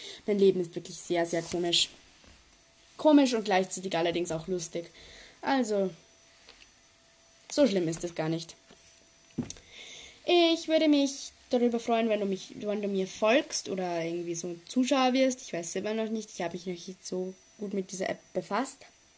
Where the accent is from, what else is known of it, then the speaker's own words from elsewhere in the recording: Austria; Ich komme halt aus Österreich, deshalb fällt mir das Hochdeutsch sprechen so schwer.